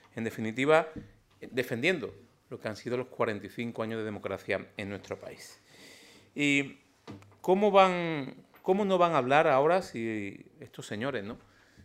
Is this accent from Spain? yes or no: yes; Málaga, Andalusia, Spain; yo, como malagueño, me tengo y me siento orgulloso de que Málaga haya sido la avanzadilla en todas las elecciones que hemos celebrado